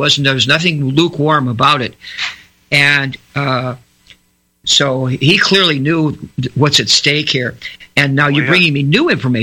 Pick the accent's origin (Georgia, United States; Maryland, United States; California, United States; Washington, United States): California, United States; Pacific Palisades; also born or lived in Santa Monica / Malibu; now in North Dakota, United States; I grew up in Pacific Palisades. I know you know where that is.